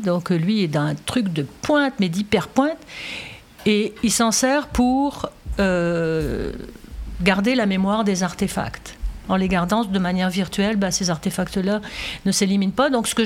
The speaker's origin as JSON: {"language": "French", "town": "Cambrai", "region": "Hauts-de-France", "country": "France", "tie": "born or raised there", "said": "il y avait du changement quand on a grandi à Cambrai, là, puis c'est incompréhensible."}